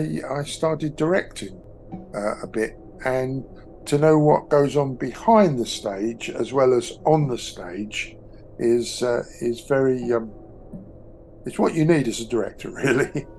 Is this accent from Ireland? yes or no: no; London, United Kingdom; also born or lived in Guildford; I was born in Guildford, and then after the war, my parents moved into London, first to South London, and then to East London